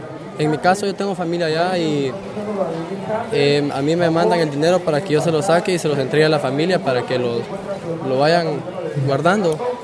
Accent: Ocotepeque, Honduras; moved away as an adult; Yo vengo de Honduras, de departamento de Ocotepeque

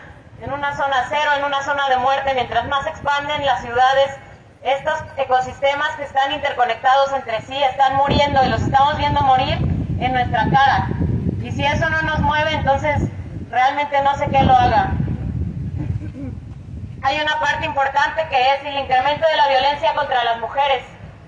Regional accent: Quintana Roo, Mexico; estamos viviendo aquí en Quintana Roo, en el estado que habitamos. Muchas de las personas que estamos aquí venimos del norte de Quintana Roo

